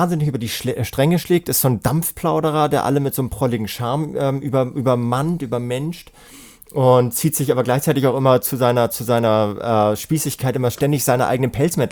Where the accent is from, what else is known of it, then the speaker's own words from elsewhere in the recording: Hamburg, Germany; Also ich bin ja Hamburger